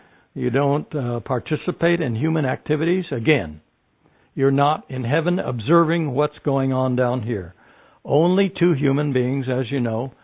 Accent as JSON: {"language": "English", "town": "Ontario", "region": "California", "country": "United States", "tie": "born or raised there", "said": "I was doing a little door-to-door missionary work in my hometown of Ontario, California."}